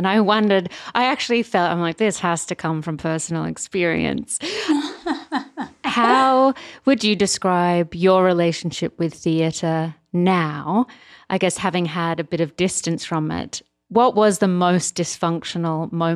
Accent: Australia; I want to talk about this one particular line that as an Australian really struck me.

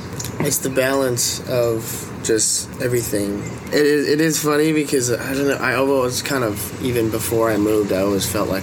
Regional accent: Hawaii, United States; I think growing up in Hawaii is kind of the best thing you could ever

